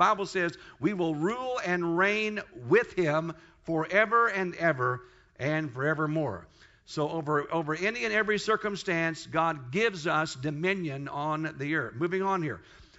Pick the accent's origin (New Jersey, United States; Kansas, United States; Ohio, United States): Kansas, United States; the churches I went to back in the 70s, when I was raised in Kansas